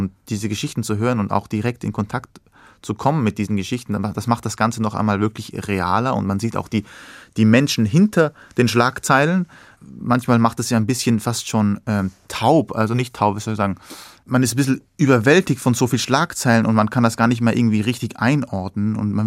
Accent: Austria; Ich selber natürlich habe persische Wurzeln, aber geboren und aufgewachsen bin ich in Österreich und wie ich schon vorher gesagt habe, ein bisschen in einer Blase, in einer Paradiesblase

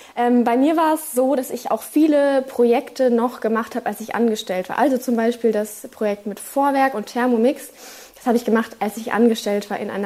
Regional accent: Berlin, Germany; Ich bin ja aus Berlin, ja, genau.

